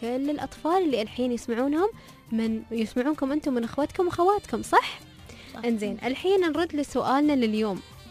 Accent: United Arab Emirates; أنا كشابة إماراتية

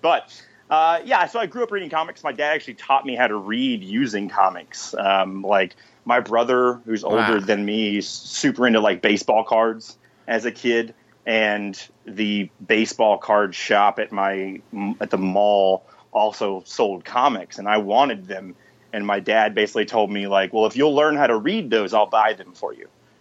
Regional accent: Garland, Texas, United States; I was born in Texas. I grew up in Garland, which is famous for only two things.

